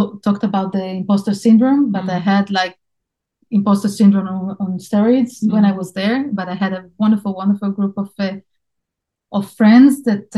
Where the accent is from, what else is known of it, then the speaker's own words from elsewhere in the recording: Israel; I was born and raised in Israel